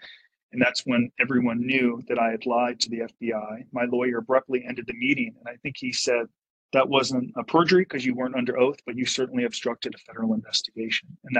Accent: Encino, California, United States; I didn't know anyone that had ever been to prison. I grew up in Encino.

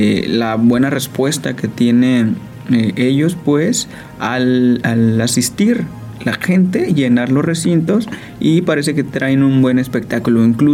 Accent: Mexico; ya saben cómo somos los mexicanos

